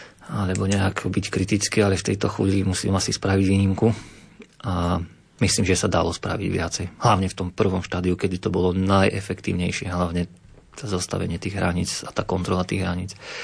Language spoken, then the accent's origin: Slovak; Žilina Region, Slovakia; Ja bývam na hraniciach, ja som z Oravy teda, bývam v blízkosti štátnej hranice s Poľskou republikou.